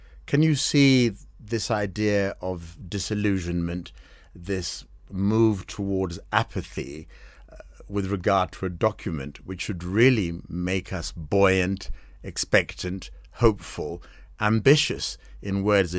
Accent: Kenya; here I am, I'm a Kenyan

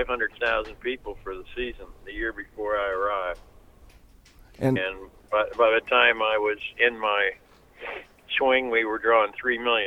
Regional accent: Cincinnati, Ohio, United States; and I grew up in Cincinnati where they always sold out.

